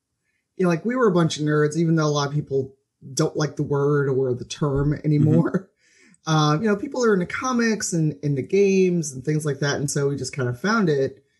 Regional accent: Chicago, Illinois, United States; Yep. Born and raised in Chicago.

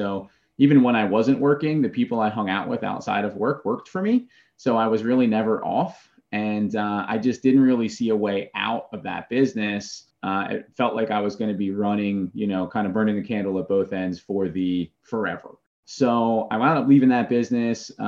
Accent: Philadelphia, Pennsylvania, United States; now in Charlotte, United States; I'm in Charlotte right now, but I'm originally from Philadelphia.

